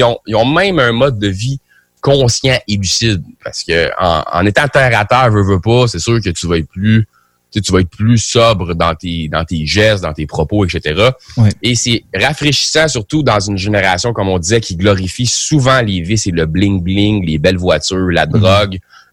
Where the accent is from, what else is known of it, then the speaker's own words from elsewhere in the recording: Sorel, Quebec, Canada; C'est un gars de ma ville natale, Sorel